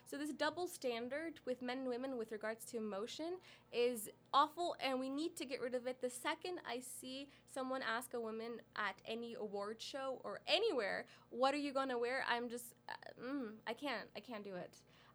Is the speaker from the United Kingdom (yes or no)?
no; Canada; I am Canadian, and I am also Palestinian.